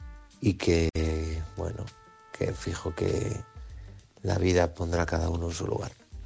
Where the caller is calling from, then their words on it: Oviedo, Asturias, Spain; de Oviedo.